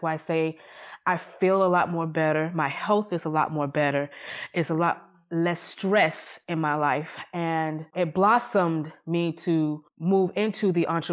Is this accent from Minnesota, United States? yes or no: no; Augusta, Georgia, United States; I graduated from Hampton University School of Pharmacy in 2015 and moved back to my hometown of Augusta, Georgia, and continued to work for 2015 until July of this year, 2019.